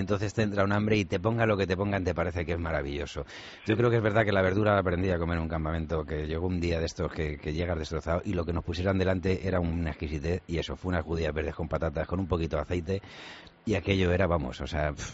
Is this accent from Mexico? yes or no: no; Vallecas, Community of Madrid, Spain; Nosotros yo soy de Vallecas pueblo.